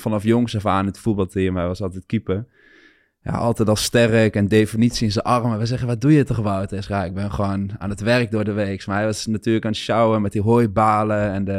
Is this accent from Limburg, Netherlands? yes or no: no; Gelderland, Netherlands; Ik kom zelf uit de Achterhoek.